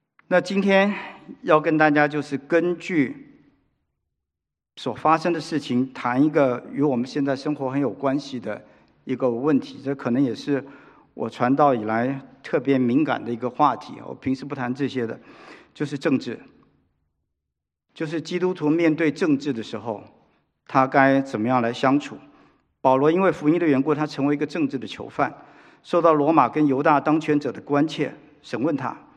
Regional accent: Taiwan; moved away as an adult; now in Los Angeles, United States; 我呢，我一生住过两个地方，我在台湾出生跟成长，1978年来到美国，已经超过40年。

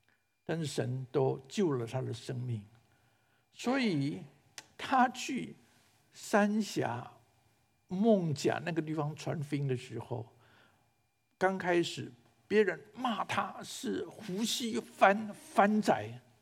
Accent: Hualien, Hualien County, Taiwan; 我是在台湾的花莲长大，我的母会叫做花莲港长老教会，我的母会已经有100多年的历史。

